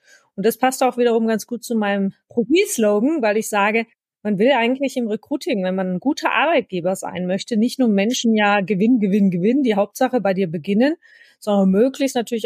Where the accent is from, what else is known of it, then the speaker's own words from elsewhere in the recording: Baden-Württemberg, Germany; Ich komme aus dem Schwabenländle. Zwischendurch werden wir also Schwäbisch und Hochdeutsch reden.